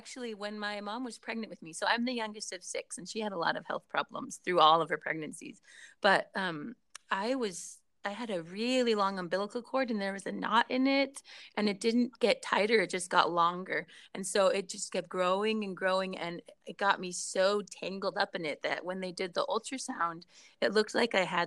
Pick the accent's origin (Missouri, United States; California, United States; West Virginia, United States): California, United States; San Diego; also born or lived in Utah; So really, I grew up in San Diego.